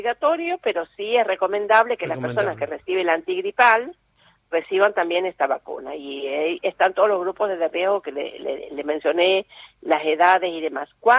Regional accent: Trenque Lauquen, Buenos Aires Province, Argentina; Yo soy de Trenquelauken.

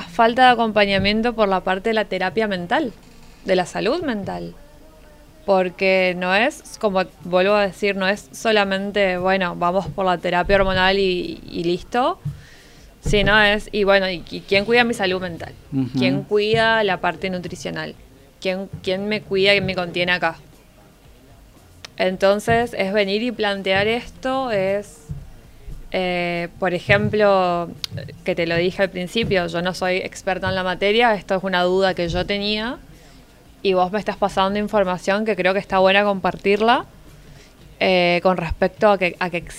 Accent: Formosa, Argentina; yo soy de Formosa

